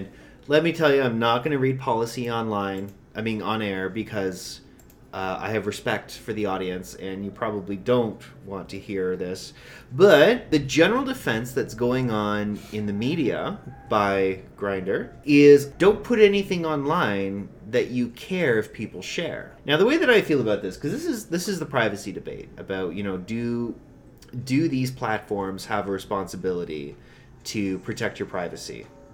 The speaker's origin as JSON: {"language": "English", "country": "Canada", "said": "I am speaking from the privilege of being a Canadian."}